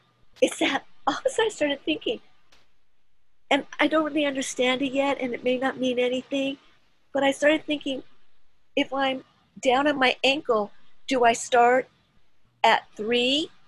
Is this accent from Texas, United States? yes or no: no; California, United States; Southern California where I grew up, and I always see my parents.